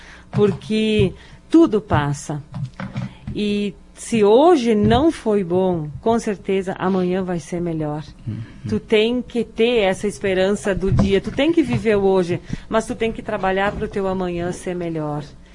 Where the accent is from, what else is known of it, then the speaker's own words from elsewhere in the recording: Marau, Rio Grande do Sul, Brazil; Marau sempre foi a minha cidade, é a minha terra natal, aonde eu constituí família, aonde eu criei meu filho e aonde eu tenho muito orgulho de dizer que eu sou de Marau